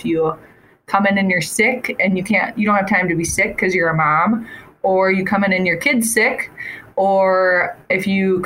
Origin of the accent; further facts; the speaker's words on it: Opal, Minnesota, United States; Yeah, I grew up in Opal. It's a very small town next to Holdingford. I went to school there my whole life.